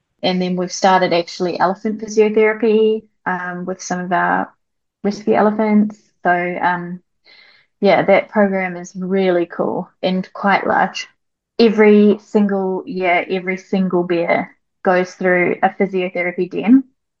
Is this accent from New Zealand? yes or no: yes; New Zealand; now in Vietnam; growing up in New Zealand, I was exposed to so many different opportunities that just don't exist here.